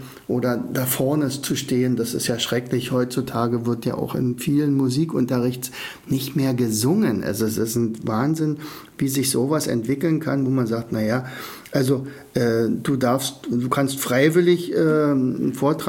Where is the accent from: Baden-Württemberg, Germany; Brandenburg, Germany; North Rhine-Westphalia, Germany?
Brandenburg, Germany; Oderberg; Vorige Woche war ich bei meinen Eltern, also in meinem Heimatort Oderberg